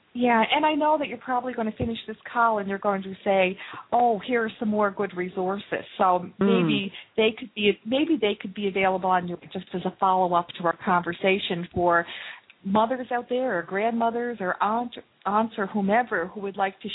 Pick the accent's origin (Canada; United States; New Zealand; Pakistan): Canada; Nova Scotia; since I'm from Cape Breton Island